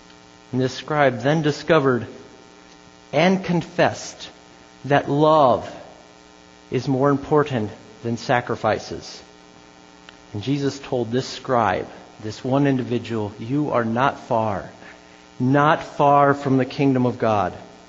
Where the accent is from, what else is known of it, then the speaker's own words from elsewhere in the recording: Elkhart, Indiana, United States; I'm planting a church in my hometown, Elkhart, and I'm seeking financial partners.